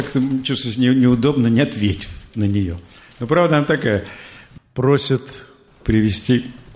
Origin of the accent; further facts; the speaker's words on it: Moscow, Russia; moved away as an adult; Я москвич, инженер по образованию.